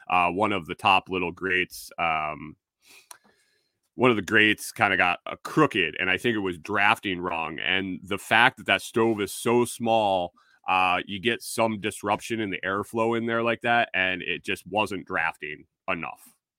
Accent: New York, United States; We had baseboard heat growing up in New York.

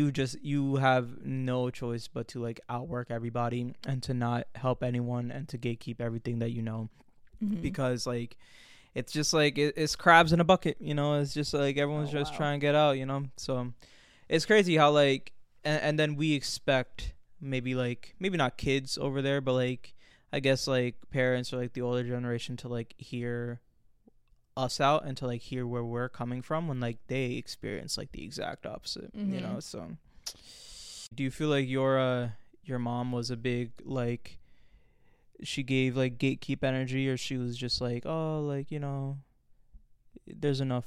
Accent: United States; growing up in America, we always hear, like, we learn from each other

